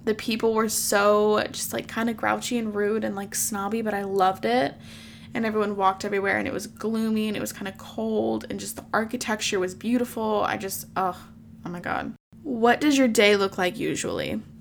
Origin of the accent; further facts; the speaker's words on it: the South, United States; I grew up in the Bible Belt. I'm living in the Bible Belt.